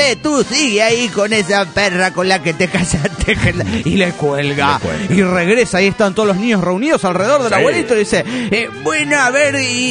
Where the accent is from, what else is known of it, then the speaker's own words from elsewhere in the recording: Río Grande, Tierra del Fuego, Argentina; de Río Grande, Tierra del Fuego, Argentina.